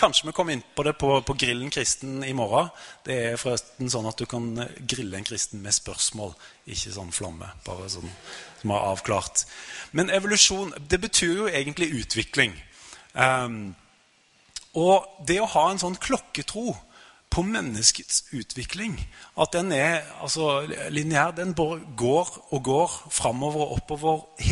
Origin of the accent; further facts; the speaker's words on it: Stavanger, Rogaland, Norway; ut forbi Stavanger, der jeg kommer fra.